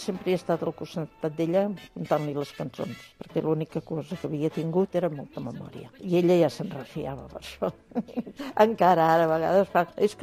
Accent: Barcelona, Catalonia, Spain; Soc de Barcelona, tinc 87 anys

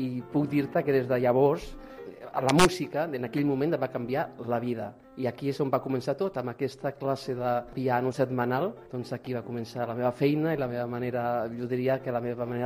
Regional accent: Barcelona, Catalonia, Spain; tinc 42 anys i soc de Barcelona.

